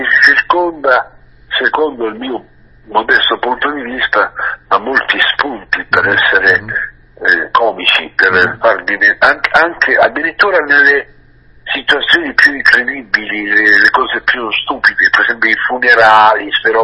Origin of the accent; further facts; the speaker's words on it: Apulia, Italy; accent: Apulian dialect; Poi ho cominciato a cantare nel mio dialetto, stiamo parlando degli anni 70, ho cominciato a fare i miei dischi in dialetto, poi ho migliorato il tiro, ho cominciato a cantare un pugliese capibile, diciamo